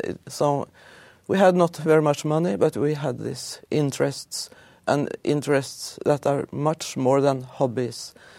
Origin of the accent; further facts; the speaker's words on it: Hamar, Innlandet, Norway; English is a second language; now in United States; I was born and raised in Norway, a small township named Hamar, 1 hour by car from Oslo.